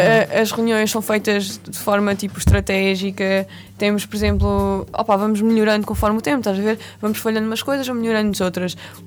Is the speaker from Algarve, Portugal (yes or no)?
yes; Algarve, Portugal; Mas eu sou do Algarve e tipo, vou sempre trabalhar.